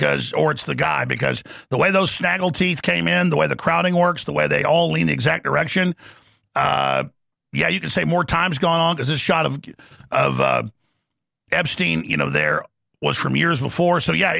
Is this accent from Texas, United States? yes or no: yes; Dallas, Texas, United States; It was rough growing up in Dallas for a reason.